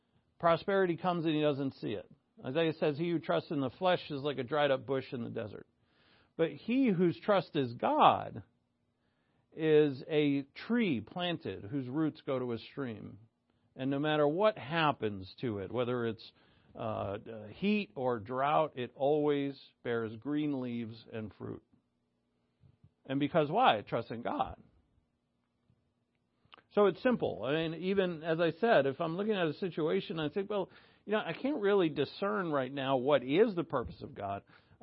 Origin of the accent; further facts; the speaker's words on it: New England, United States; accent: New England; I said that with my New England accent.